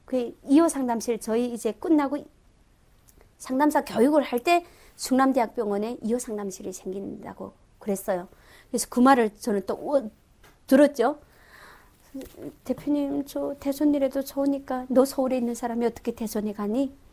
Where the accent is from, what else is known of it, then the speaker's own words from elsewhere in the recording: North Korea; 나도 북한 사람이지만